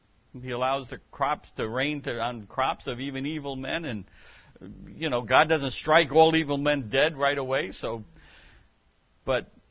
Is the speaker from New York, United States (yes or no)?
yes; New York City, New York, United States; born there; New York City's not bad. I was born in New York City.